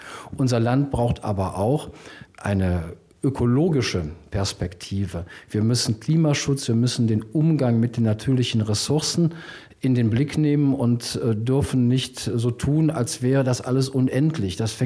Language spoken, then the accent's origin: German; Rhineland, Germany; Beim Lieblingstrinken, da bin ich Rheinländer